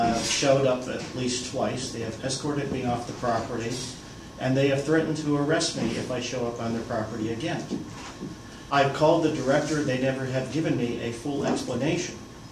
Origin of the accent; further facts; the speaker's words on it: Cleveland, Ohio, United States; I grew up in Cleveland, which is the gold standard of library systems across this country.